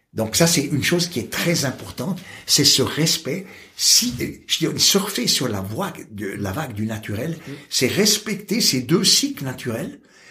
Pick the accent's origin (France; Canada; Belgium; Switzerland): Switzerland; Tu es français, moi je suis suisse, dans les deux pays, on n'a rien à s'envier.